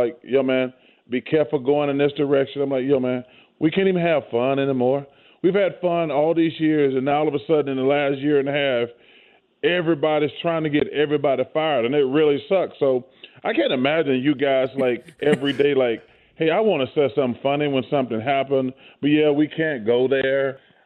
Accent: Alabama, United States

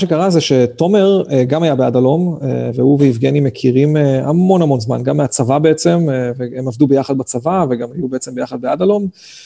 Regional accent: Kiryat Ata, Haifa District, Israel; אני במקור מקריית אתא, כשגדלתי אז למדתי בבית ספר דתי, אבל בסופו של דבר בתיכון עברתי ולמדתי בריאלי בחיפה

